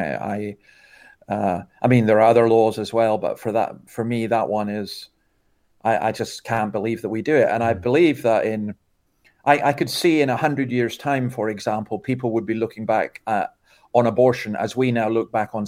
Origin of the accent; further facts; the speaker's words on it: Scotland, United Kingdom; And I'm a Scot, so me saying that's quite a good thing.